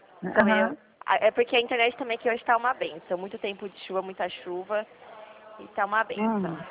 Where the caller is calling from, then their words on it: São Paulo, Brazil; Eu falo, amiga, aqui de São Paulo, né?